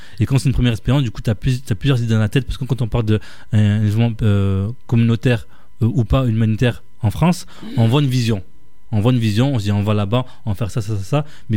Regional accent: Comoros; c'est-à-dire je suis comorien, donc jusqu'au bout, entreprendre un restaurant comorien

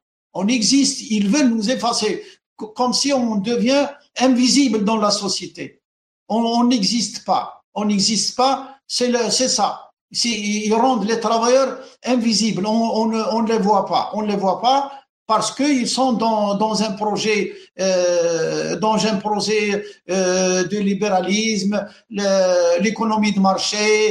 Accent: Algeria; Et l'identité, on est des Algériens. L'identité, dans la Constitution, on est des Algériens, on est des Berbères, on est des Amazigh.

